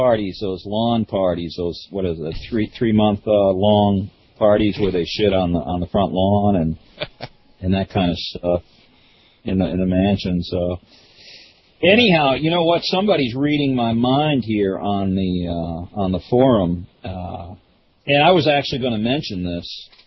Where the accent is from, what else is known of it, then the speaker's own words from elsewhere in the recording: Detroit, Michigan, United States; when I was growing up in Detroit, I had a black swimming teacher